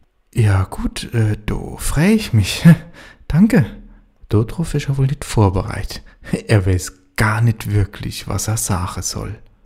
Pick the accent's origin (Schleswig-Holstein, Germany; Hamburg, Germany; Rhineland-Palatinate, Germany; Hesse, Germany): Rhineland-Palatinate, Germany; accent: Palatinate German